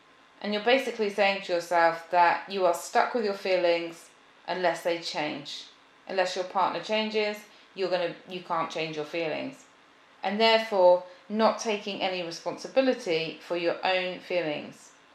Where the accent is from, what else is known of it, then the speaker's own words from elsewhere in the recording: United Kingdom; I love sarcasm, I'm British, and this is what we do.